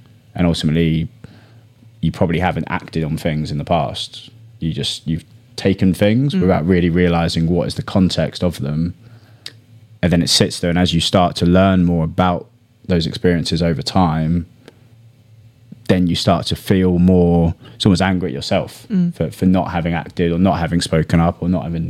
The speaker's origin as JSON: {"language": "English", "town": "Brighton", "region": "South East England", "country": "United Kingdom", "tie": "born or raised there", "said": "I grew up in Brighton, so that resonated quite strongly with me."}